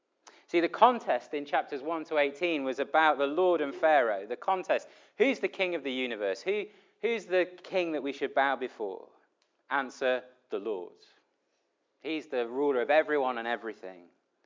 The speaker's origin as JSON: {"language": "English", "country": "United Kingdom", "said": "as you do as a Brit, you see a crowd"}